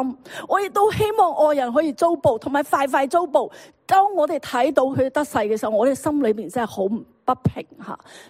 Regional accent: China; 我哋都中国人都讲过一句说话吓

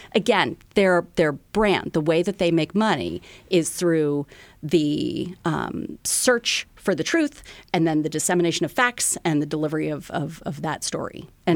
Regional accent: Washington, District of Columbia, United States; I'm from DC originally, so it's my hometown newspaper.

